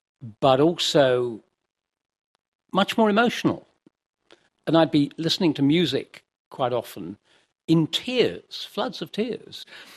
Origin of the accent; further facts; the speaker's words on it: Austria; English is a second language; because I was growing up in Austria